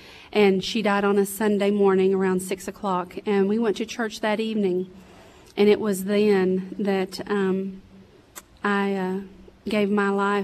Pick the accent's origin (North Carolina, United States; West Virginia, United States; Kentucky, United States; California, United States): Kentucky, United States; Well, I was born and raised in Round County, Kentucky.